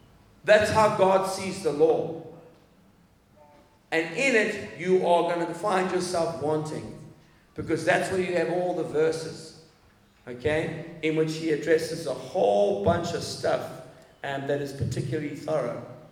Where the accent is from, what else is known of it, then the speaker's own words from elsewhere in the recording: Zimbabwe; I've got some brothers here from Zimbabwe. I'm from Zimbabwe.